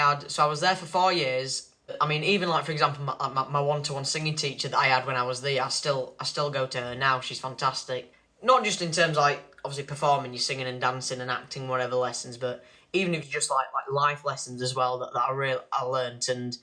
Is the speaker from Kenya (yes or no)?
no; Barnsley, Yorkshire and the Humber, United Kingdom; moved away as an adult; now in London, United Kingdom; I'm a full-time performer. I'm originally from Barnsley in South Yorkshire, but I moved to London a couple of years back when I was offered a place at Italia Conti Drama School.